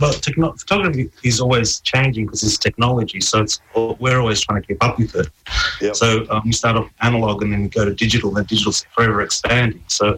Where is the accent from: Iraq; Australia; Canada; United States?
Australia; Melbourne, Victoria; I'm a Melbourne boy. I grew up in Brunswick.